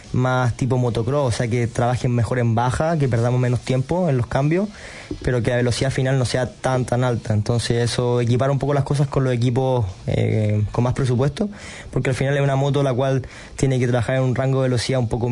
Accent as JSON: {"language": "Spanish", "country": "Chile", "said": "una fábrica se acerque a ti siendo chileno, algo bien utópico"}